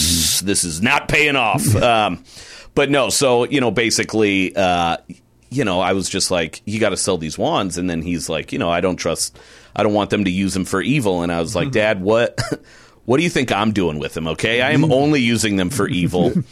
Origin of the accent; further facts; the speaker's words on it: Portland, Oregon, United States; born there; I was born in Portland, Oregon.